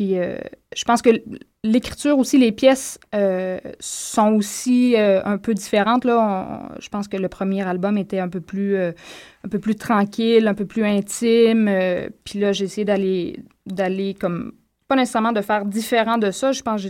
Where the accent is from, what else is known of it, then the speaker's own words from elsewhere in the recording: Boucherville, Quebec, Canada; also born or lived in Longueuil / Rimouski; je suis native de Longueuil. J'ai passé mon enfant. À Boucherville. Là, fait que je viens pas de là-bas, mais mes parents viennent du Bas-Saint-Laurent. Donc, il y a une attache là. Puis j'ai fait tout mon secondaire à Rimouski.